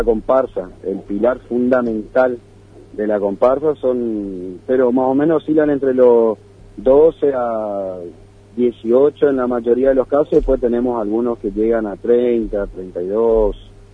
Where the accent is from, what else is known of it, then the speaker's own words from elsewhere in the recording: Corrientes, Argentina; Sí, en realidad nosotros, particularmente en mi caso, nosotros somos de Corrientes, así que sí, ya nacimos perteneciendo a una comparsa y ya llevamos, se puede decir, en la sangre y en el ADN esto.